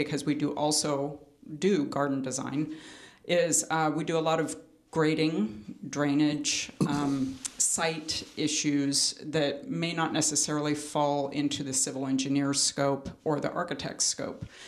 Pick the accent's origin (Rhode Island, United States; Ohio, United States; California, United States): California, United States; now in Napa, United States; I'm from Orange County originally and came up to the Bay Area for college many years ago